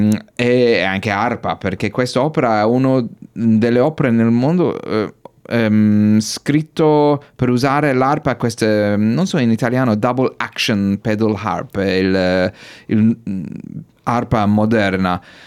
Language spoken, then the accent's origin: Italian; Australia; Italian is a second language; moved away; sono australiano, questa è la mia prima volta per dirigere in Australia, nel mio paese. Era dopo 20 anni fuori